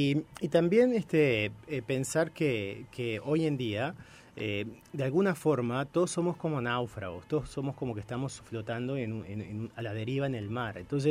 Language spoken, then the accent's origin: Spanish; Uruguay; nosotros no somos ajenos los uruguayos a ese fenómeno